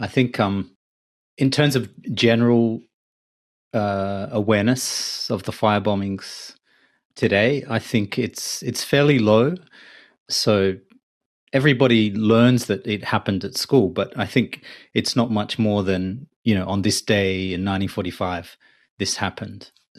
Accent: Australia; I think when I was growing up in Australia, certainly going to public school

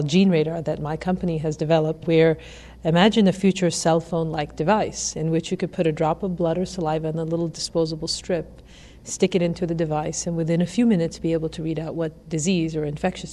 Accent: Mississippi, United States; also born or lived in Massachusetts; Well, I was actually born in America. My parents came from India. As immigrants, I was born in Massachusetts, grew up in rural Mississippi

